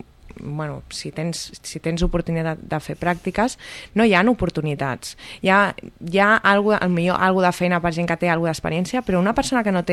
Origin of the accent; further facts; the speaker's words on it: Barcelona, Catalonia, Spain; Jo dic que soc de Barcelona.